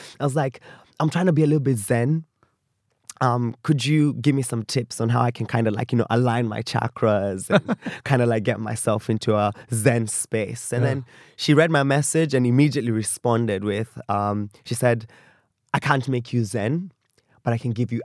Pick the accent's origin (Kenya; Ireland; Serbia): Kenya; as a Kenyan millennial